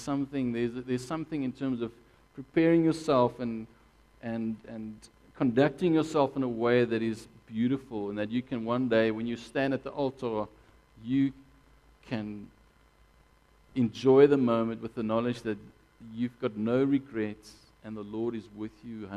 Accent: Gauteng, South Africa; I grew up just outside Pretoria in a very protected environment.

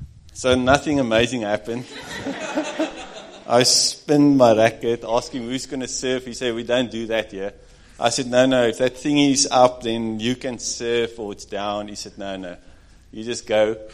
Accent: South Africa; We come from South Africa.

